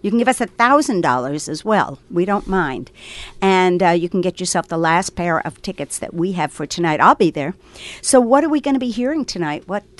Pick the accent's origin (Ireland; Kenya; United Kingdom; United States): United States; Brooklyn, New York; All right. I'm from Brooklyn.